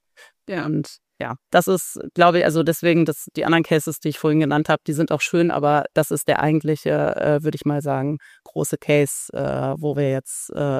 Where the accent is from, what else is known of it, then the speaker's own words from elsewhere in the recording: Frankfurt, Hesse, Germany; ich komme aus Frankfurt